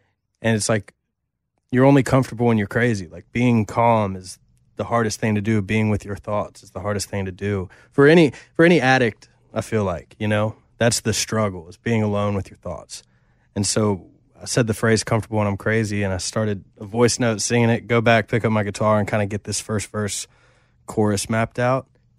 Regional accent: Nashville, Tennessee, United States; I mean, we're both Nashville kids, born and raised in Tennessee.

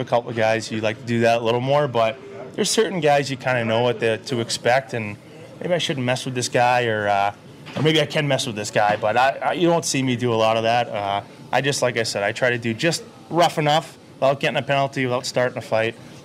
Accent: Boston, Massachusetts, United States; No, I'm from Boston. I'm from south of the city, half hour. So there's a part of Boston called Southy. But I'm from the south.

